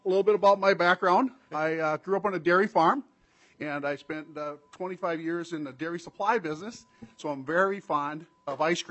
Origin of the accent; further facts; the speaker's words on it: Minnesota, United States; Yeah, I grew up in Scott County, really close to the Lesueur County line.